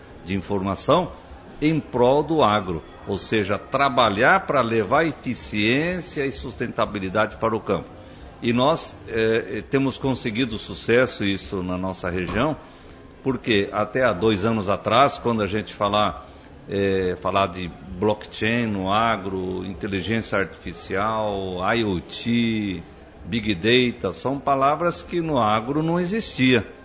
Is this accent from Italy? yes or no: no; Londrina, Paraná, Brazil; eu sou de Londrina, sou agrônomo